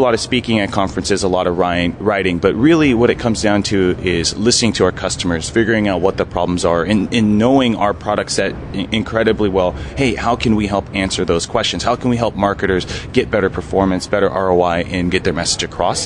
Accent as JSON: {"language": "English", "town": "Seattle", "region": "Washington", "country": "United States", "said": "I'm from Seattle. Microsoft's a hometown."}